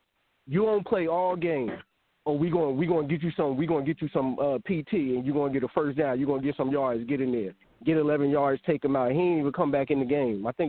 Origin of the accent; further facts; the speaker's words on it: New Jersey, United States; And they embarrassing the hell out of me because I'm from Jersey, but the team represents both of them.